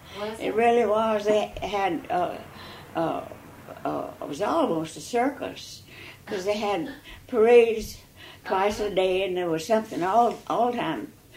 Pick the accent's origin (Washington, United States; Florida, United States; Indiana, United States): Florida, United States; Geneva; born there; No. I was born in Geneva.